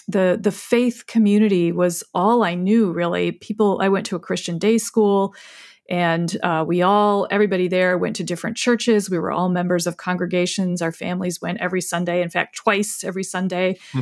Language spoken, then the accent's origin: English; Michigan, United States; I grew up in West Michigan, and I was a curious child.